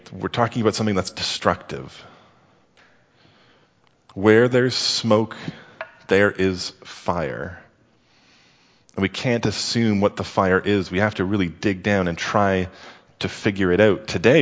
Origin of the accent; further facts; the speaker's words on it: Sudbury, Ontario, Canada; When I was growing up in Sudbury, if you've never been to Sudbury, you can just imagine a city center surrounded by hundreds of miles of trees.